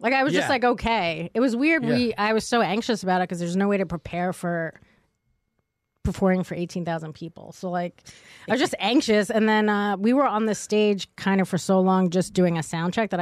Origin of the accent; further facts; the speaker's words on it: Bronx, New York, United States; Yep, I am from the Bronx.